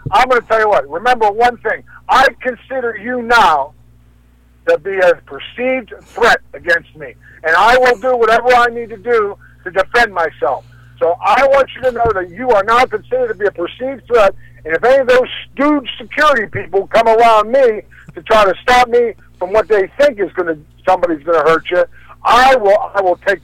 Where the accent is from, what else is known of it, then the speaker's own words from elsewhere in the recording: Steubenville, Ohio, United States; Yes, I'm from Steubenville.